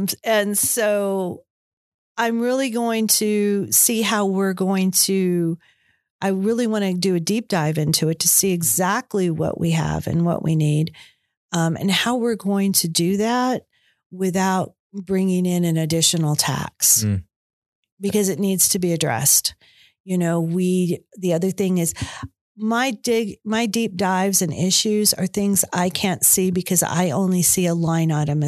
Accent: California, United States; And so I was born out in the Bay Area of California in a really small farming community. So when I came back here my first time, it was like coming to the city. This was a city compared to where I was from.

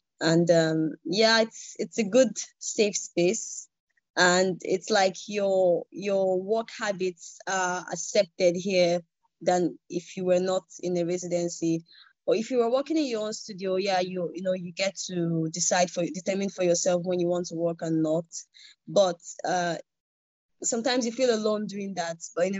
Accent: Nigeria; I'm a Nigerian artist

